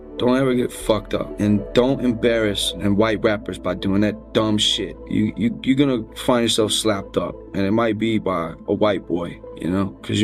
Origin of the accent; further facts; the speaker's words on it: Alabama, United States; I mean, I'm from the South, you know, that shit don't fly. In Alabama, there are grandparents alive today